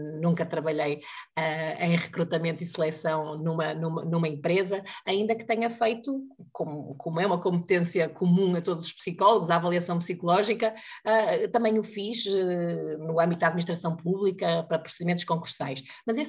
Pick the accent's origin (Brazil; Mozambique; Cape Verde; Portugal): Portugal; Santa Maria da Feira, Aveiro; also born or lived in Porto; Nasci no Porto e vivi grande parte da minha vida em Santa Maria da Feira, a terra do castelo mais bonito de Portugal.